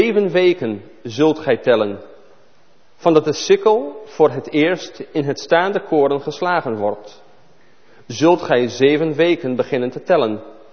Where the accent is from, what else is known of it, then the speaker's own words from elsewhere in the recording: Israel; moved away as an adult; now in Netherlands; getrouwd met een Nederlandse vrouw, Jeanette. Woon nu iets meer dan 10 jaar in Nederland. Mijn eerste 20 jaar, mijn jeugd ligt in Israël, in het ongeloof, in het judaïsme.